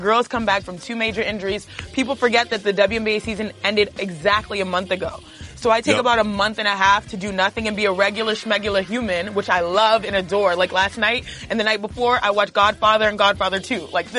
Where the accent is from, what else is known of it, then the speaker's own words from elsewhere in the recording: Cypress, Texas, United States; I mean, I grew up in Cypress, Texas, the northwest part of Houston, Texas.